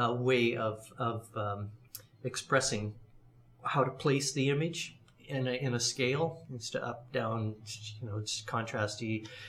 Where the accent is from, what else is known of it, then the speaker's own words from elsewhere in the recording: Saskatchewan, Canada; Well, I grew up in southeastern Saskatchewan, Canada.